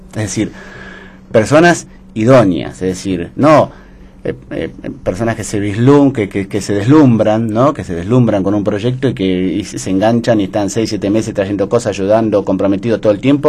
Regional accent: Martínez, Buenos Aires Province, Argentina; Yo me crié en Martínez, y eran tiempos difíciles, tiempos de dictadura.

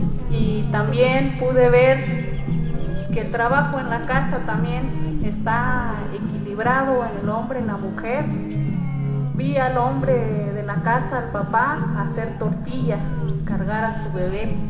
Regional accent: San Cristóbal de las Casas, Chiapas, Mexico; born there; Soy de este pueblo de Chiapas, soy celtal, pero yo ya nací en San Cristóbal.

